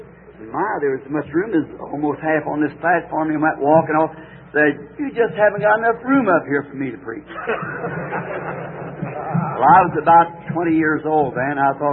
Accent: Ireland; Of course, being Irish, my people are Catholic.

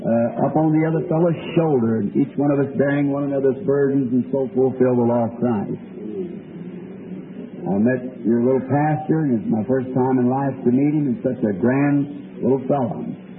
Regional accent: Ireland; and I was there as an Irishman.

